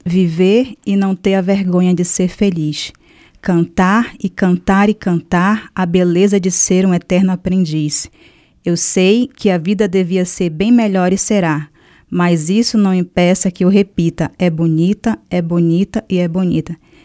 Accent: Castanhal, Pará, Brazil; born there; French is a second language; je suis née à Castanhal Pará, une ville en Amazônia, au nord du Brésil.

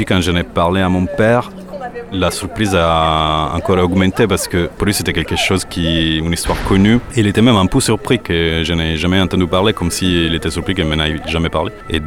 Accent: Italy; now in Paris, France; je suis journaliste. Je suis italien, mais je vis à Paris.

